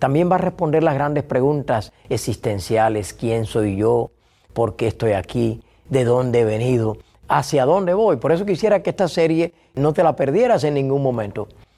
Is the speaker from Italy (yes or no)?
no; Cuba; moved away as an adult; also born or lived in Spain; now in United States; Pero nací en Cuba y allí me formé como pastor realmente. Y salí rumbo a España en el año 1987, donde viví 10 años en España hasta el 98. Y después vine a los Estados Unidos de Norteamérica, donde he vivido desde el 98 hasta este año